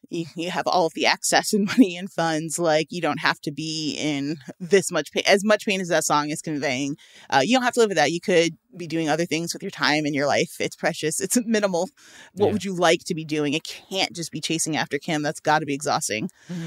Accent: Chicago, Illinois, United States; I'm from Chicago, one of the most politically corrupt places in the world.

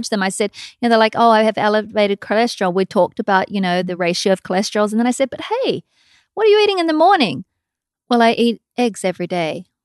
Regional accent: Scotland, United Kingdom; Yeah, we're Scottish.

